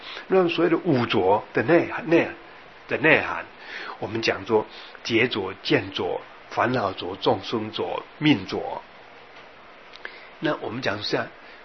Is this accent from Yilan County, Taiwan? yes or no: yes; Yilan County, Taiwan; 我发觉我回去我的家乡啊宜兰变化一样很大。而且更有趣的事情是，我以前小的年轻的时候住的那个矮房子哈